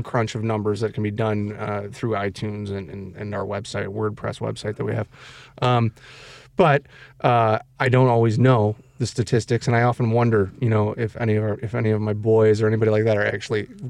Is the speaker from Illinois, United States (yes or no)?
yes; Chicago, Illinois, United States; The South Oak Parkers that we grew up with here in the Chicagoland area have been raving about this joint